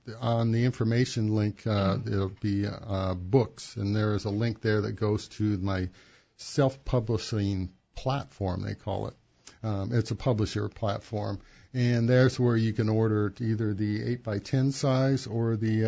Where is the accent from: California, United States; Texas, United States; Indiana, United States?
California, United States; Redlands; I moved here from Redlands, California.